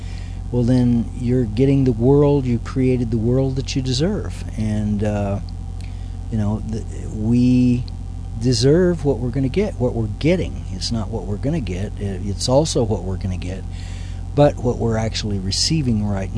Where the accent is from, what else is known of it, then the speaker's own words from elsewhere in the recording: Kansas, United States; of course I was in Kansas where I grew up. I grew up in Kansas